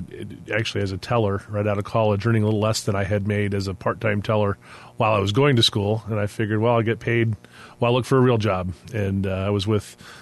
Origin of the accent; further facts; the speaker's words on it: Tacoma, Washington, United States; So I grew up in Tacoma, Washington, and interests were playing football, boating, hanging out with the family, that sort of thing.